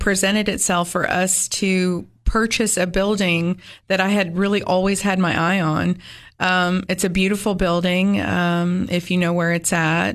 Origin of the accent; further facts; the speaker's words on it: California, United States; moved away as an adult; now in Tennessee, United States; Well, I'm a Cali girl, born and raised. Moved to Tennessee when I was 20. And this is home for sure for me.